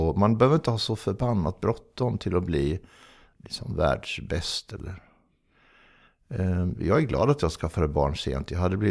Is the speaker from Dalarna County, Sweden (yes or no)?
no; Norrköping, Östergötland, Sweden; born there; det står väl att jag är född i Norrköping